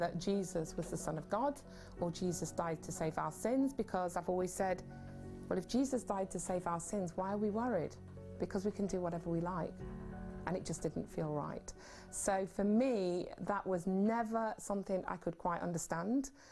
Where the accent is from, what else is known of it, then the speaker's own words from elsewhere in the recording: Derby, East Midlands, United Kingdom; I've been in Derby all my life. I'm the only one of my family who's moved out of Derby, and that was my saving grace, because from Derby to Nottingham, and I always say I was born in Nottingham because that's where I became Muslim.